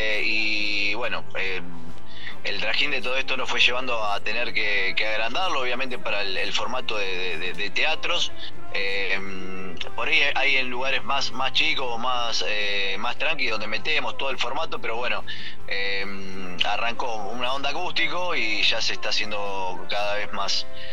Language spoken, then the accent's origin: Spanish; Funes, Santa Fe, Argentina; Nosotros somos de la ciudad de Funes, estamos pegaditos a Rosario, a 15 kilómetros de Rosario.